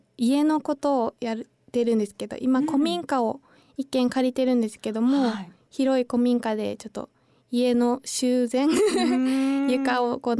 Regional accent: Iwaki, Fukushima, Japan; moved away as an adult; also born or lived in Chiba; now in Kitakata, Japan; 福島県のいわき市です。

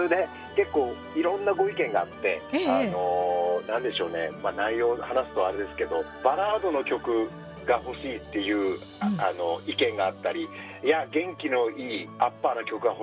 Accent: Fukushima, Japan; moved away as an adult; 18歳まで福島市内で、今も実家はあるんですけども生活しておりまして、その後進学とかで福島離れてしまった感じですね。

